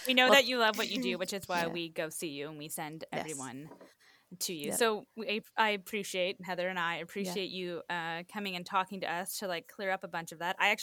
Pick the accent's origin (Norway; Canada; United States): Canada; Port Perry, Ontario; until I actually went to massage school that I realized the significance of like having that like in my hometown. There's like a yeah. bunch of chiropractors in Port Perry and like Uxbridge